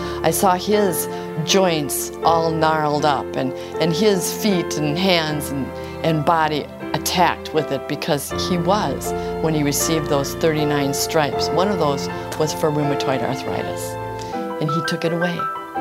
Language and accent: English; Hastings, Minnesota, United States; I'm from Hastings, Minnesota.